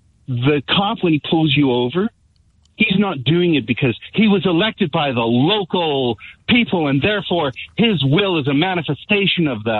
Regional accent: Canada; I come from Canada. Canada is a member of the Commonwealth.

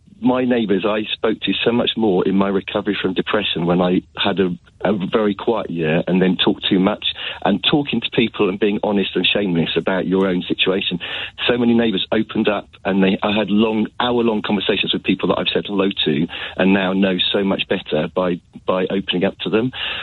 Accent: Abingdon, South East England, United Kingdom; born there; I was born in Abingdon.

